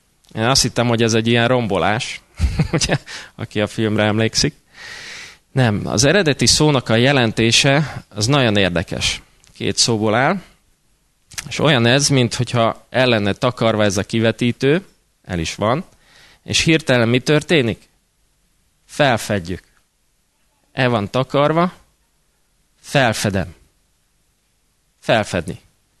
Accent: Budapest, Hungary; 11 kerületben nőttem föl, szüleimnél.

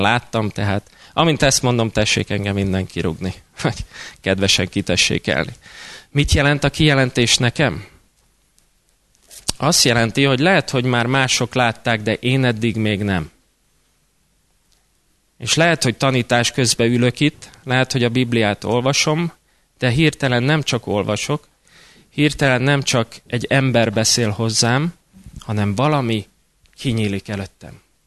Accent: Budapest, Hungary; 11 kerületben nőttem föl, szüleimnél.

